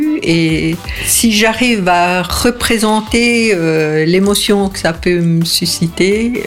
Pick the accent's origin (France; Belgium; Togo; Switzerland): Switzerland; Zurich; first language fr; j'ai toujours aimé parler français parce que c'était ma première langue. Et puisque j'ai fait mes écoles à Zurich, j'ai essayé de prendre la première occasion pour m'orienter vers un univers roman pour que je puisse reparler le français.